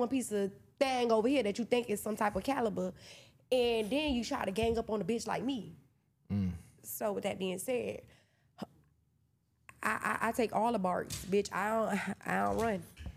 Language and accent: English; Hialeah, Florida, United States; I was raised in Hialeah, but I grew up in inner city.